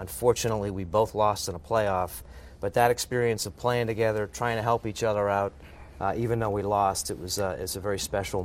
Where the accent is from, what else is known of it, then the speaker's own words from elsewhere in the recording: Boston, Massachusetts, United States; And I was fortunate that growing up in Boston, those two seasons worked perfectly